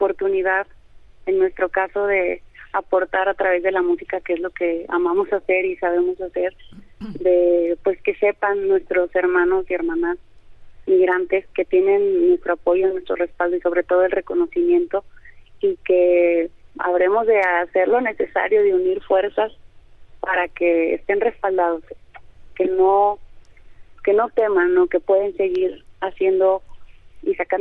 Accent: Durango, Mexico; de Durango, Durango.

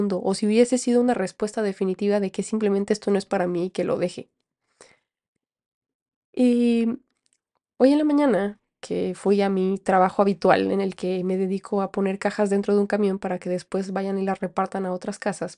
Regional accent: Aguascalientes, Mexico; se volvieron bastante conocidos en Aguascalientes, que es de donde yo soy

